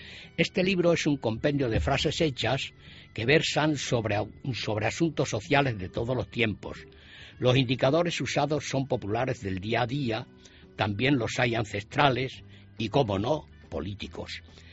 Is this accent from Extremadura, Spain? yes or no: yes; Villanueva de la Sierra, Extremadura, Spain; luego después en mi pueblo natal, que es Villanueva de la Sierra